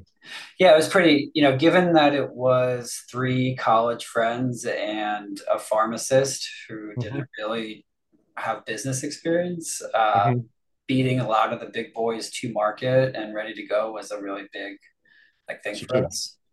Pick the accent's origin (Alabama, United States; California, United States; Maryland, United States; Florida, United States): Maryland, United States; I grew up in the born and raised in the Maryland area. Played sports here growing up, all that good stuff.